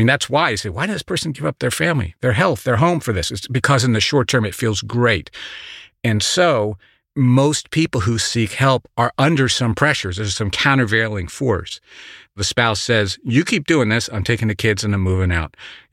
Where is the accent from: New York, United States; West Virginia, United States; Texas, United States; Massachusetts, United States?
West Virginia, United States; So when I was growing up, I grew up in West Virginia in the 60s and 70s.